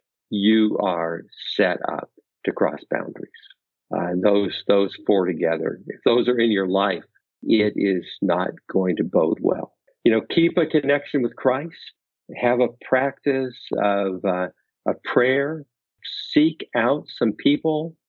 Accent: Pacific Northwest, United States; now in Naperville, United States; Nothing edible, but I grew up in the Pacific Northwest. In my backyard, I have my avowed plan of seeking to create Oregon in Illinois.

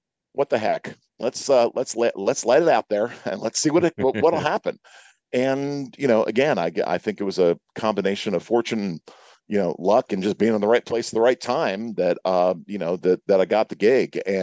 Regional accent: Philadelphia, Pennsylvania, United States; Honestly, I grew up in the Philadelphia area

